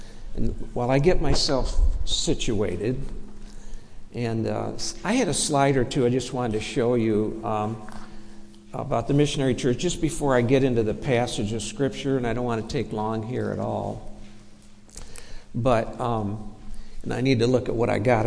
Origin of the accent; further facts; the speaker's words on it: Michigan, United States; Some of you know that Brent and I grew up in the Dakota Church, named after the street it was on, and down in the city near 6 Mile and Woodward. So we grew up there all through our growing up years.